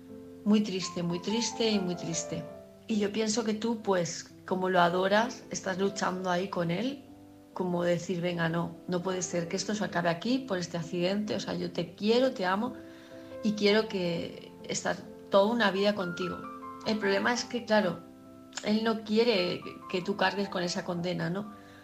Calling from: Palma, Balearic Islands, Spain; de Palma de Mallorca

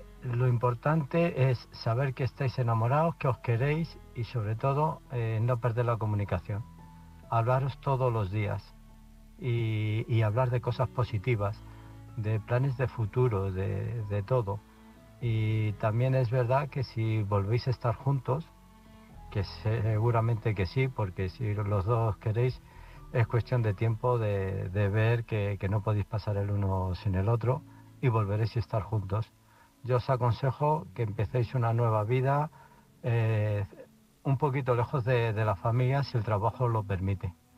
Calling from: Illescas, Castilla-La Mancha, Spain; de Illescas.

